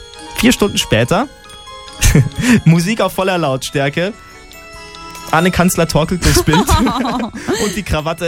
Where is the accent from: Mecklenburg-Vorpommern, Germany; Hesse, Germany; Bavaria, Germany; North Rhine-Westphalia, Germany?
Bavaria, Germany; Also so wie man es bei uns in Bayern sagt, so ein Fetzenrausch, ja.